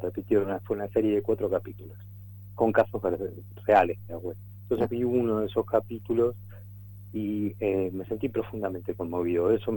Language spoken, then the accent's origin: Spanish; Campo de Mayo, Buenos Aires Province, Argentina; born there; Yo nací en el año 1980 en el Centro Clandestino de Detención, Tortura y Exterminio, que funciona en Campo de Mayo.